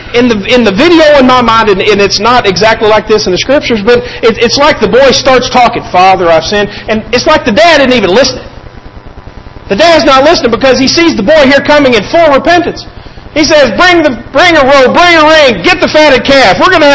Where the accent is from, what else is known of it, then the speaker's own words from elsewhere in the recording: Kentucky, United States; I grew up in Kentucky and my granddaddy's farm was up a holler.